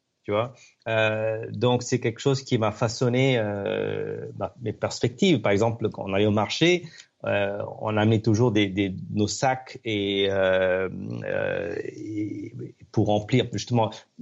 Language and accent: French; Pondicherry, Puducherry, India; parce que moi j'ai grandi en Inde, à Pondichéry.